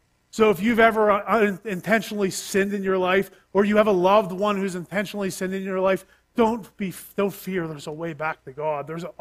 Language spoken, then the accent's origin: English; Pittsburgh, Pennsylvania, United States; He could tell I wasn't from the area. He looked at my driver's license and saw I was from Pittsburgh.